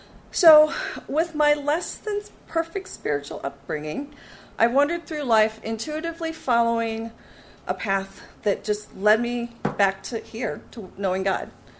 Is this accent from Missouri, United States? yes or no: yes; Missouri, United States; I grew up near St. Louis in a stereotypical Midwestern family.